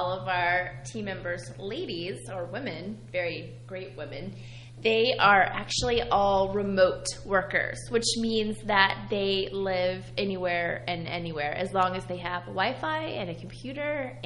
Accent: Sugar Land, Texas, United States; Well, I'm from Texas. I'm from Sugar Land, Texas, which is like...

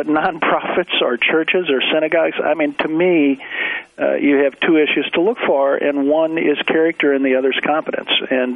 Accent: St. Louis, Missouri, United States; born there; Well, I was born in the Midwest, corn-fed Midwest kind of guy, St. Louis, Missouri.

